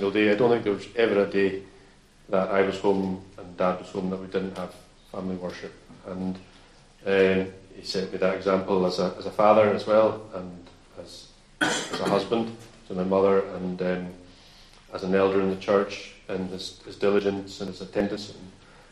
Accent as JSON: {"language": "English", "town": "Stornoway", "region": "Scotland", "country": "United Kingdom", "tie": "born or raised there", "said": "My family were living in South Loughs in Garryvard, and I was born in Stornoway and brought up. My father was a Christian. My mother's not yet a Christian"}